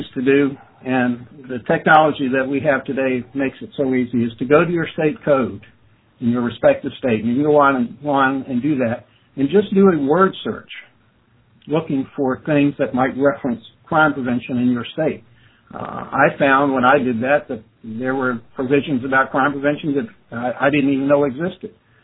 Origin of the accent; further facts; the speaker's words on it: Virginia, United States; Well, I'm from Virginia, and we have, over the years, developed many different initiatives to establish that crime prevention mandate.